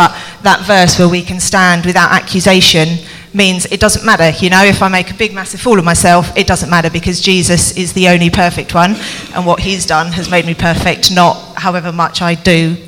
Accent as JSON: {"language": "English", "country": "Thailand", "tie": "born or raised there", "said": "growing up in Thailand"}